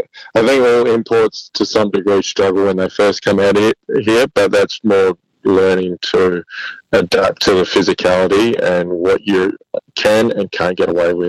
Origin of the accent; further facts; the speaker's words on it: Australia; As an Australian in the NBL, you can have nights off